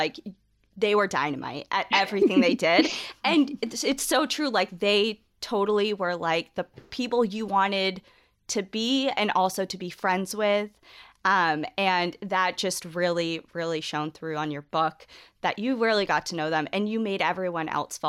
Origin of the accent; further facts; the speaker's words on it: New England, United States; Yeah. And we, I mean, we're both from New England